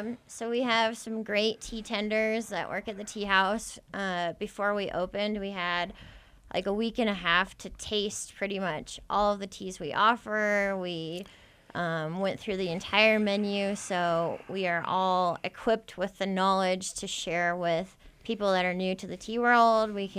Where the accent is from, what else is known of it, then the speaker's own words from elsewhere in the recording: Oregon, United States; I've lived in Utah for 11 years, and I'm originally from Oregon